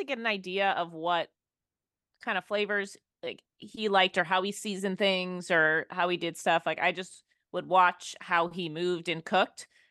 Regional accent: Chicago, Illinois, United States; now in Indianapolis, United States; And I grew up in Chicago. All we have there is steakhouses.

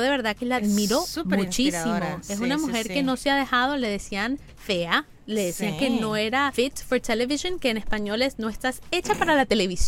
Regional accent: Colombia; yo soy colombiana.

